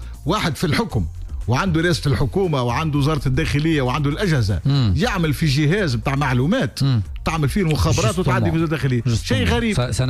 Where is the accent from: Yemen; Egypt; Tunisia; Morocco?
Tunisia; يهمني أن أعرف كتونسي وكمواطن